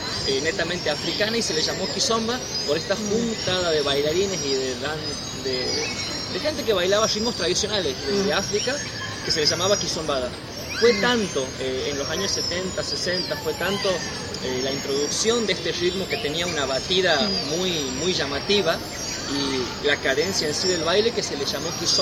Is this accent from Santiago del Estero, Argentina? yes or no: yes; Santiago del Estero, Argentina; Nosotros somos de Santiago del Estero, en el centro del país, mucho calor. Los dos somos de Santiago, nos hemos conocido en Santiago hace 4 años.